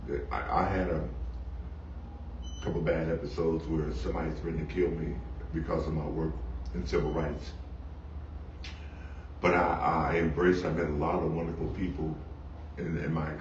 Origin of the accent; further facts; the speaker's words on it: Sardis, Mississippi, United States; born there; I was born in Sardis, Mississippi. My parents picked cotton.